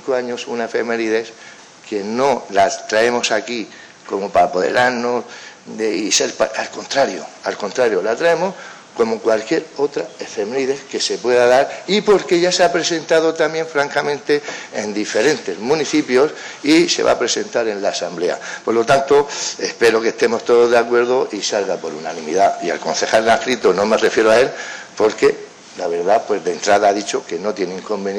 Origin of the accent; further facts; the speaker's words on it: Totana, Region of Murcia, Spain; Quizás me lleve la de mi pueblo, de Totana, la de la región de Murcia y, por supuesto, la de España